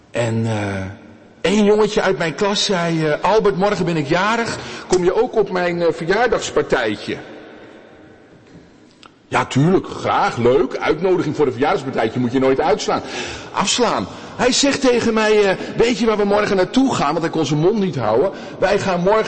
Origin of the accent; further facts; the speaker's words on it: Amsterdam, North Holland, Netherlands; Ik ben geboren in Amsterdam. En ik groeide op aan de rand van die stad.